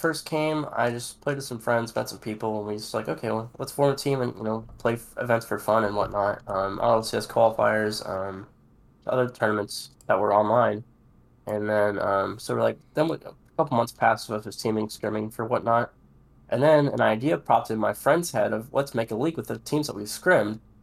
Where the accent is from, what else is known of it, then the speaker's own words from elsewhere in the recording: Texas, United States; I'm from Texas.